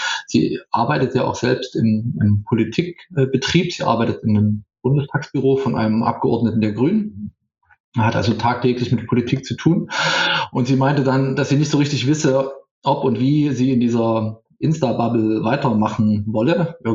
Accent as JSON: {"language": "German", "region": "East Germany", "country": "Germany", "tie": "born or raised there", "said": "Ich bin ja im Osten aufgewachsen und sozialisiert worden"}